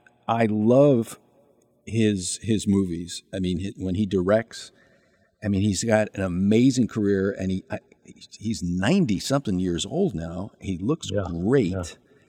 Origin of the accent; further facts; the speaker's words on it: New York, United States; moved away as an adult; now in Santa Barbara, United States; I immigrated from New York.